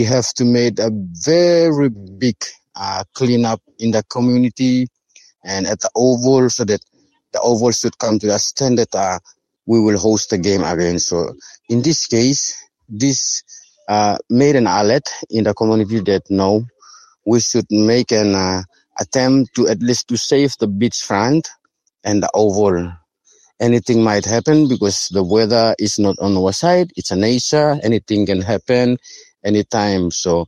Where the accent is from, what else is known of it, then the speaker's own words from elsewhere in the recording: Andra Island, Manus Province, Papua New Guinea; I'm from Andra Island. I'm teaching here.